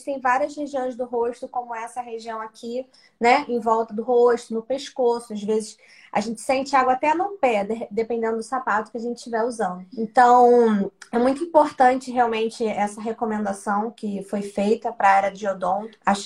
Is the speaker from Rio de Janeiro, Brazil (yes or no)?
yes; Rio de Janeiro, Brazil; Eu sou do Rio de Janeiro, do estado, da cidade do Rio de Janeiro, e nós ficamos no bairro da Zona Oeste.